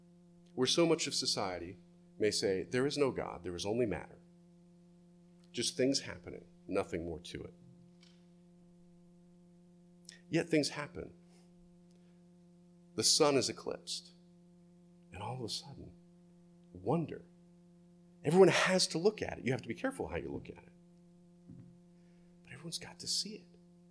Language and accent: English; Florida, United States; I grew up in Central Florida, where snow is a rumor.